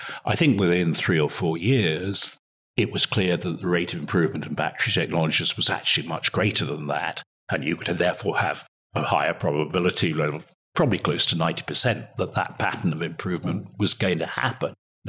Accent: Scotland, United Kingdom; as a Scot, I can say confidently that Scotland will never win an international football tournament

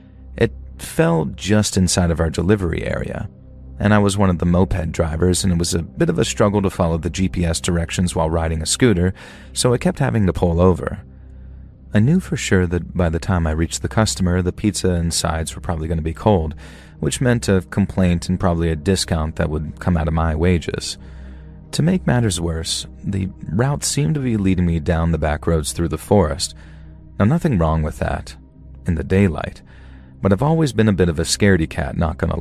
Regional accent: South West England, United Kingdom; I'm from Cornwall, in the very southwest of England

